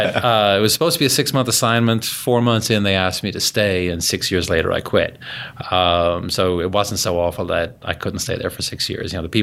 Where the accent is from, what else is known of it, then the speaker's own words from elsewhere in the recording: Dublin, Leinster, Ireland; I grew up in Dublin in Ireland.